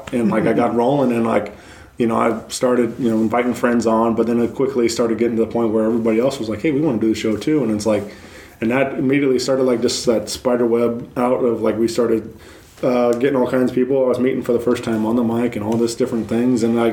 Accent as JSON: {"language": "English", "town": "Wentzville", "region": "Missouri", "country": "United States", "tie": "born or raised there", "said": "But I come from Wentzville. I'm way out there."}